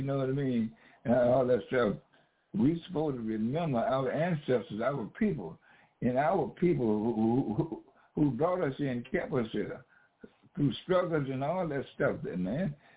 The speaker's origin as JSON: {"language": "English", "town": "Philadelphia", "region": "Pennsylvania", "country": "United States", "tie": "born there", "said": "I was born in Philadelphia like him. And I met him in Philadelphia."}